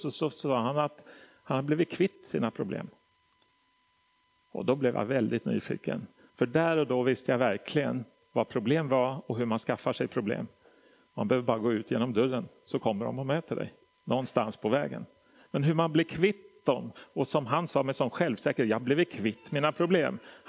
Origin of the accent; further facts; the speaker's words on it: Stockholm, Stockholm County, Sweden; och är född och uppvuxen i Stockholm. Växte inte upp i en troende familj, men kom till tro i vuxen ålder.